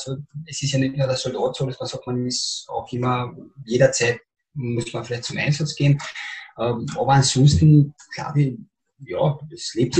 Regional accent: Austria; born there; Es ist halt das Land, wo meine Eltern oder meine Vorfahren herkommen, aber wie gesagt, ich bin in Österreich geboren

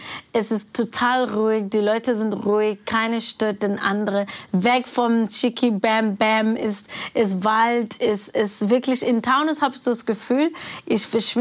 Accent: South Africa; now in Germany; England ist es ein bisschen näher an Südafrika. Das ist alles Commonwealth. Das heißt, die Sachen kennen wir, das Essen kennen wir von meiner Heimat.

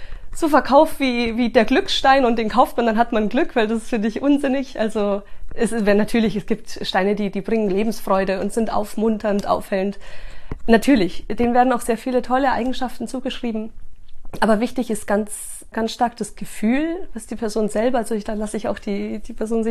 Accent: Chile; also born or lived in South America; Also ich bin ja in Südamerika aufgewachsen auch, ne? Und habe dazu, also auch deswegen so meine Affinität zu diesen ganzen Ländern. Ich selber zwar aus Chile

